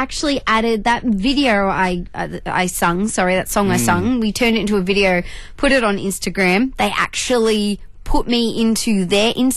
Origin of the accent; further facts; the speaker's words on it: Newcastle, North East England, United Kingdom; I'm from the Novos in Newcastle.